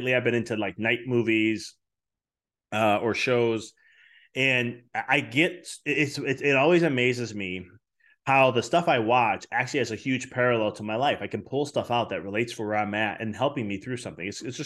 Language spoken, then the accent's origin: English; Chicago, Illinois, United States; you know, I come from Chicago.